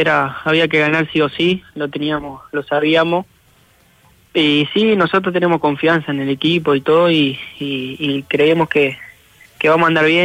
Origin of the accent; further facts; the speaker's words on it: San Bautista, Canelones, Uruguay; San Bautista.